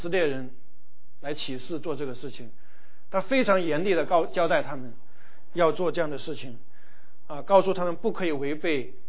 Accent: China; 棺材我们中国人是非常忌讳的

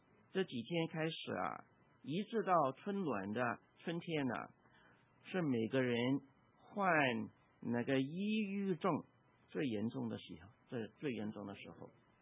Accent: Guangdong, China; now in United States; 我们广东人的话这个大便泡，

